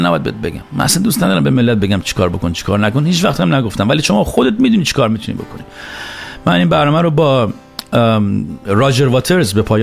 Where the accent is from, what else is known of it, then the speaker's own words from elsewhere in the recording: Iran; ما ایرانی هستیم.